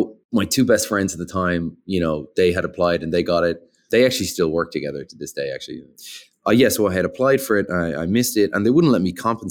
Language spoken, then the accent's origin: English; Ireland; I'm Irish, by the way, so I'm from, you know, Europe. We have a slightly different system there.